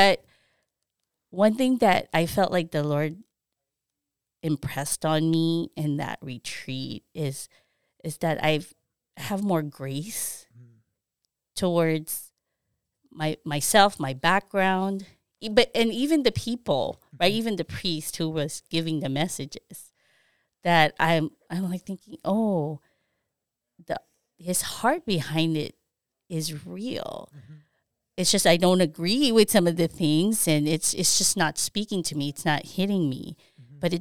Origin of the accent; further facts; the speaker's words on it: Philippines; I grew up in the Philippines and I went to an all-girls Catholic school ran by nuns in the Philippines.